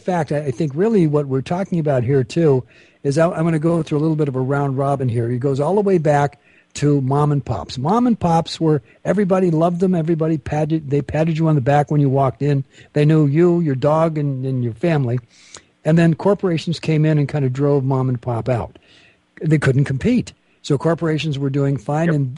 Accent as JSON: {"language": "English", "town": "Bell", "region": "California", "country": "United States", "tie": "born or raised there", "said": "I was brought up and raised in Southern California. As a matter of fact"}